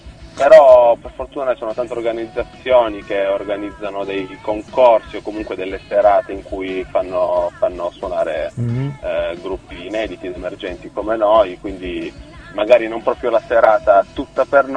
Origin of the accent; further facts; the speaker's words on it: Turin, Piedmont, Italy; siamo di Torino